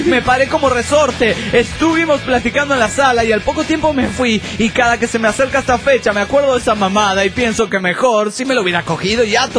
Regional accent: Guatemala; now in Seattle, United States; no estoy en Guadalajara, soy de Guatemala y estoy en Seattle.

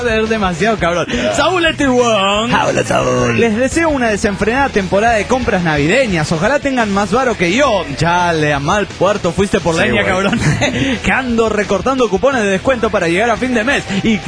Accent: Sucre, Chuquisaca, Bolivia; de Sucre, Bolivia.

